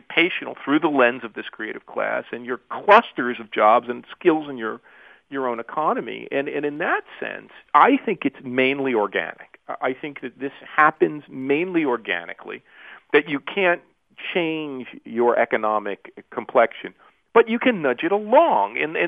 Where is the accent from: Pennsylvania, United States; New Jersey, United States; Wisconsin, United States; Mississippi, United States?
New Jersey, United States; Newark; born there; I'm 54. So, and I was born in Newark, New Jersey